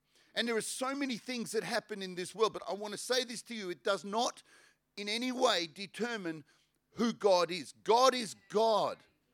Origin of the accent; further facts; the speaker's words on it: Australia; I'm an Aussie, mate. I'm an Ocker. But I also realize that I have a dual citizenship.